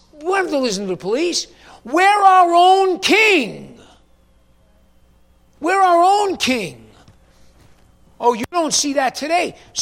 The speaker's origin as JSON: {"language": "English", "region": "New York", "country": "United States", "tie": "born or raised there", "said": "I hate to say this because this dude's from my home state. What about Governor Cuomo, ex-Governor Cuomo, if I may? He tried to restrict religious gatherings in New York City."}